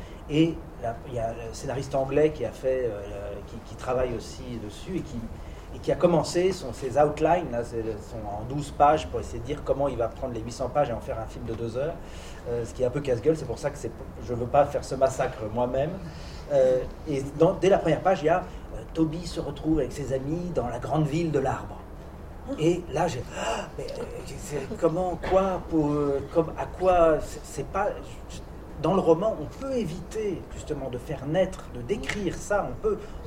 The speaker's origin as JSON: {"language": "French", "town": "Paris", "region": "Île-de-France", "country": "France", "tie": "born there", "said": "je suis né à Paris 14e enfin voilà je suis à ma place ici"}